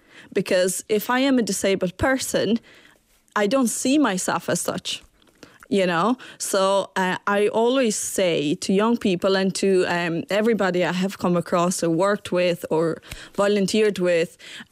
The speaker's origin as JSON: {"language": "English", "country": "Albania", "lives_now": "Galway, Ireland", "said": "I am from Albania."}